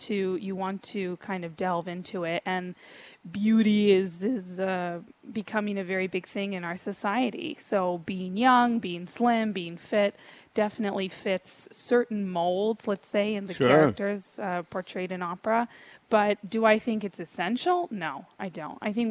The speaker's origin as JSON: {"language": "English", "town": "Fort Lauderdale", "region": "Florida", "country": "United States", "tie": "born or raised there", "moved": "yes", "lives_now": "New York City, United States", "said": "No. I was raised in Florida, in Fort Lauderdale, Florida."}